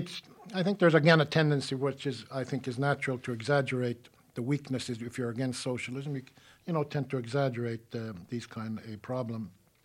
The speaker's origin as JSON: {"language": "English", "country": "United States", "said": "I'm an American, and I want to make the United States as fine a place as there is."}